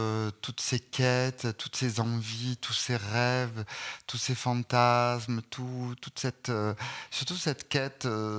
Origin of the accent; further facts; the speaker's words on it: Provence-Alpes-Côte d'Azur, France; pour la faire courte, je viens de Camargue.